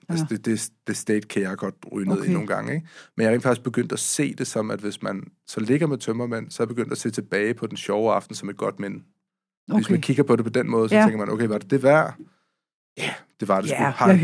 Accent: Copenhagen, Capital Region of Denmark, Denmark; nu er jeg vokset op på Christianshavn, ikke? Altså meget af min tid. Jeg har vokset op på Amager, men har tilbragt meget af min tid på Christianshavn og Christiania

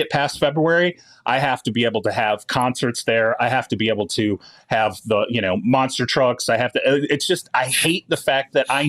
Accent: Michigan, United States; I mean, I grew up in Michigan, played in that crap, right?

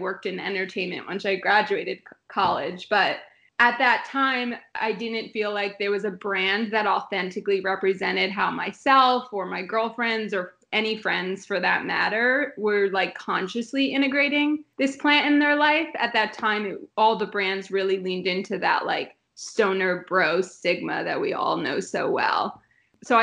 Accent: New Jersey, United States; moved away as an adult; now in Los Angeles, United States; So I grew up in Jersey. Weed was like always around me.

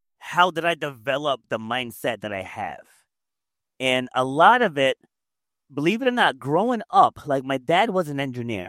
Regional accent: Queens, New York, United States; So I was born in Queens, New York. And so I guess when my mom, if I remember the story correctly, when my mom was pregnant with me, we were living in Brooklyn, but their apartment burned down. So they had to go into the projects in Queens

